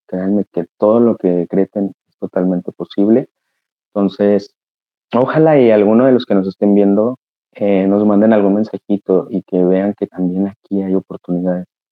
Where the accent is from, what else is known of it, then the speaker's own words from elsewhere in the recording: Mexico; Porque a final de cuentas somos mexicanos.